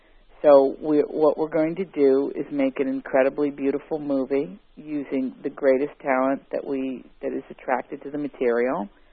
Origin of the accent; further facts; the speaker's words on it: Big Stone Gap, Virginia, United States; I came from a place, you know, 6 years old, and 6 years old is really great because you can really remember stuff. And I did not want to move down to Virginia